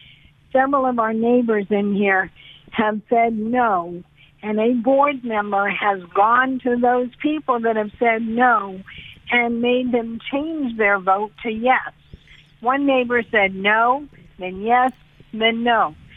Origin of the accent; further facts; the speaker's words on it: Royal Palm Beach, Florida, United States; I'm from Royal Palm.